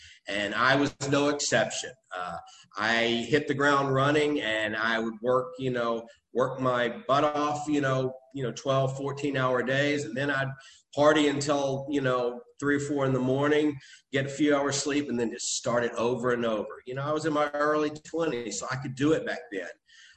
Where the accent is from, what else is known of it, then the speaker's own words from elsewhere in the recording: Memphis, Tennessee, United States; Going back, I grew up in Memphis, Tennessee, back in the 60s and 70s. My father was a minister.